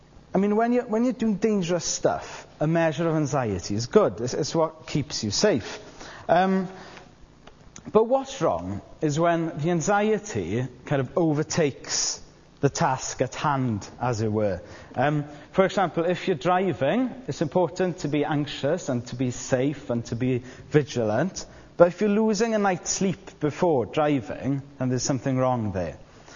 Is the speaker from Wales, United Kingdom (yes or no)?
yes; Aberystwyth, Wales, United Kingdom; now in Bangor, United Kingdom; I live in Bangor, but I come from Aberystwyth. So I go to Aberystwyth quite often to visit my parents.